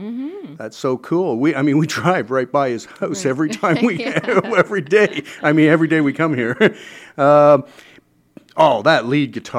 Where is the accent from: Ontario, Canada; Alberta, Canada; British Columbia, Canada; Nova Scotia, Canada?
Ontario, Canada; London; because I'm from London, Ontario, born in London, Ontario, born and raised, actually.